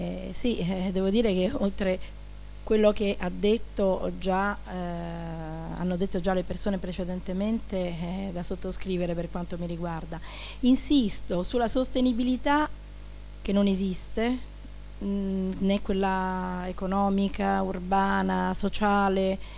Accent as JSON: {"language": "Italian", "town": "Rome", "region": "Lazio", "country": "Italy", "tie": "born or raised there", "said": "visto che io sono nata cresciuta a Cinecittà e ricordo benissimo come questo sviluppo urbanistico è andato avanti negli anni"}